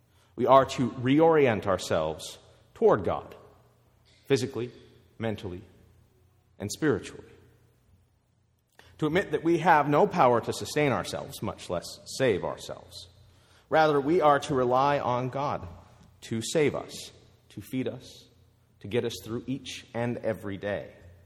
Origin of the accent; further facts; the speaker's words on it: Montana, United States; Growing up in Montana, I had a mountain behind my house. That mountain also happened to be a city park.